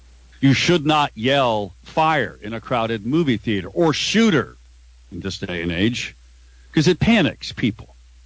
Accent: United States; That's my right as an American.

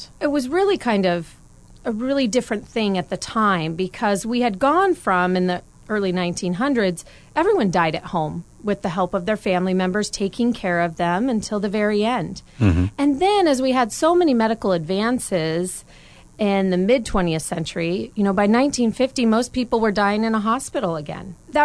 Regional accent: Salem, Oregon, United States; I'm originally from Salem, moved away for a little while in my adulthood, then moved back. Always staying on the Northwest.

